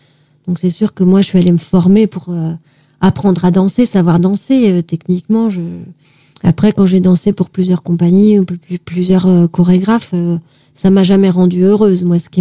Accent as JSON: {"language": "French", "town": "Évreux", "region": "Normandy", "country": "France", "tie": "born or raised there", "said": "je suis revenue à Évreux, qui est ma ville natale, en fait."}